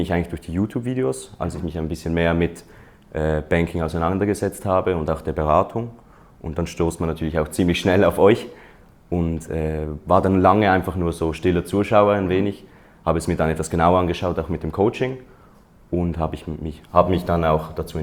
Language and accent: German; Switzerland; ich komme aus der Schweiz